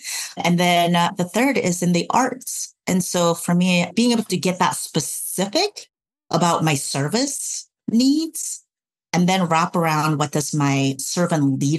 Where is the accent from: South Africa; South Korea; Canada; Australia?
South Korea; now in United States; even though I am an American citizen now. And I did happen to come from South Korea